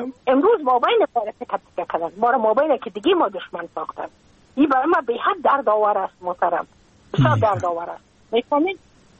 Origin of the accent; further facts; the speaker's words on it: Afghanistan; moved away as an adult; now in United States; از اینکه ما که از افغانستان بقیه آمدم من اون سال بودم 28 ساله